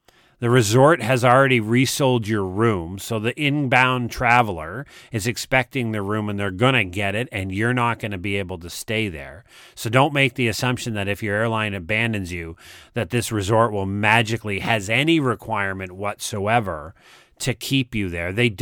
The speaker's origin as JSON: {"language": "English", "country": "Canada", "said": "getting myself back to my home country of Canada."}